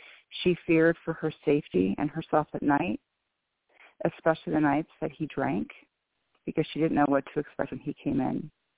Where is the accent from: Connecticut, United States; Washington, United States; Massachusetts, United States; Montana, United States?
Washington, United States; Bellevue; I am from Bellevue, Washington